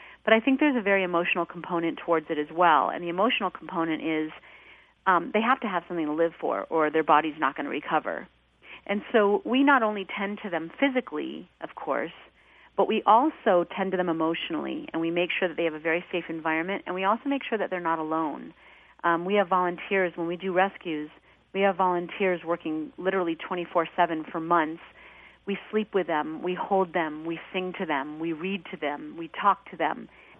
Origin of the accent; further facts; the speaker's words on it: East Coast, United States; And I grew up on the East Coast, so if there were animals in the woods or the lakes that seemed injured, lost, or hungry, I would bring them home.